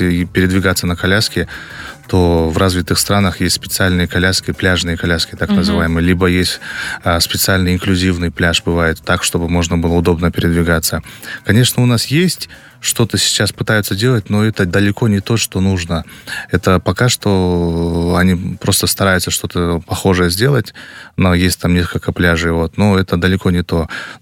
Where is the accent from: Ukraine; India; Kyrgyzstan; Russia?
Kyrgyzstan; Bishkek; Вообще я же жил, родился всегда в Кыргызстане, в Бишкеке.